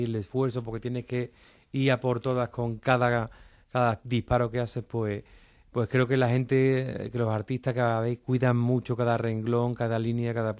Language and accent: Spanish; Seville, Andalusia, Spain; La etapa de mi infancia en Triana, en Sevilla, con mis abuelos